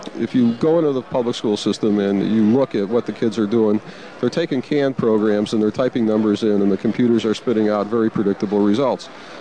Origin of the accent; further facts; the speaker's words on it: Chicago, Illinois, United States; When I was growing up in the Chicago public school system, there were two things that were different.